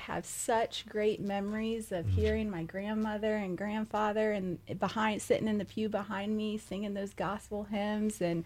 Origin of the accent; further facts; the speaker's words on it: Fort Pierce, Florida, United States; So I was born and raised in Fort Pierce, Florida.